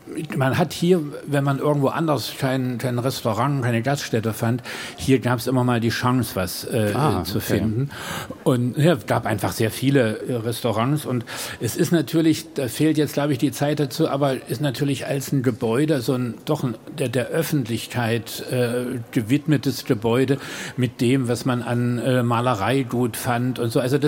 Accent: Dresden, Saxony, Germany; Ich komme ja aus Sachsen, aus Dresden

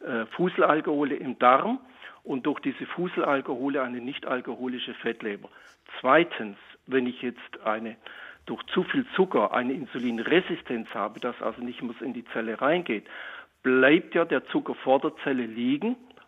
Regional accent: Baden-Württemberg, Germany; now in Pinneberg, Germany; Grüß Gott, ich bin Schwabe und Zahnarzt.

